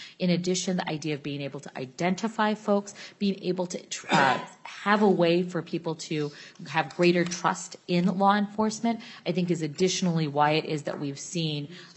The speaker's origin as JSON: {"language": "English", "region": "Minnesota", "country": "United States", "said": "As a Minnesotan and as the daughter of immigrants"}